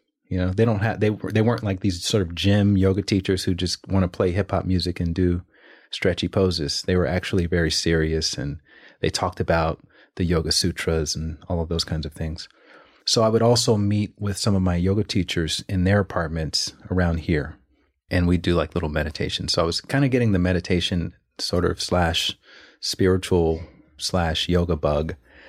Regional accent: Alabama, United States; now in Los Angeles, United States; I'm from Alabama, so there's no one in Alabama … right? But I took on the name once I moved to Los Angeles.

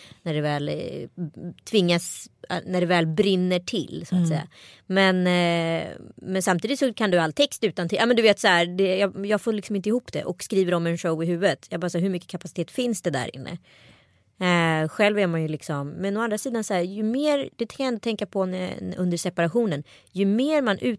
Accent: Örebro, Örebro County, Sweden; Min hemstad.

